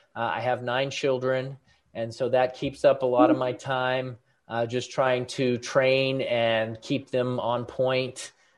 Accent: Portland, Oregon, United States; moved away as an adult; also born or lived in Germany; now in Latrobe, United States; I'm originally from Portland, Oregon, then went to the military. So I lived in Germany for 4 years, which was really cool.

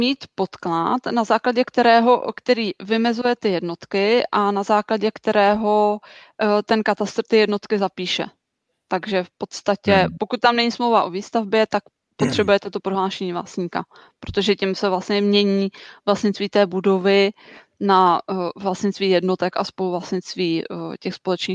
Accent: Hradec Králové, Hradec Králové Region, Czechia; první investiční byt asi bude v Hradci Králové, protože to je město, které já znám a odkud pocházím.

